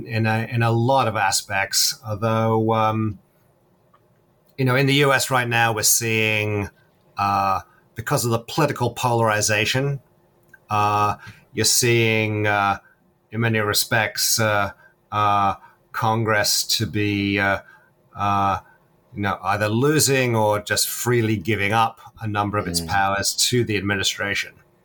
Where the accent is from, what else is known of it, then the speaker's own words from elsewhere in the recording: United Kingdom; now in United States; I'm British originally